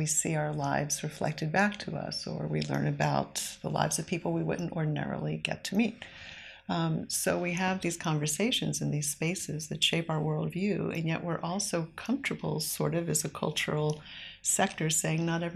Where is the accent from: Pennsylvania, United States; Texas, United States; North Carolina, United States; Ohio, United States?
Pennsylvania, United States; Philadelphia; I grew up in Philadelphia and our proximity to Pennhurst meant that I didn't have a meaningful relationship with anyone with a disability when I was growing up